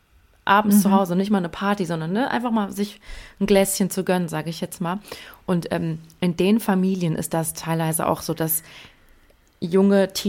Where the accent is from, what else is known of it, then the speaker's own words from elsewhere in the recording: Hesse, Germany; hier in Deutschland, ich komme aus Hessen, in der Nähe von Frankfurt.